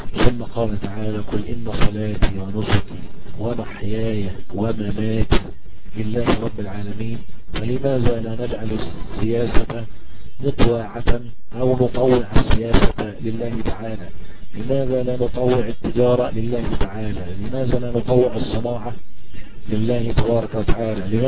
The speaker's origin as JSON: {"language": "Arabic", "country": "Egypt", "said": "اللي احنا بنسميه والعياذ بالله عندنا في مصر"}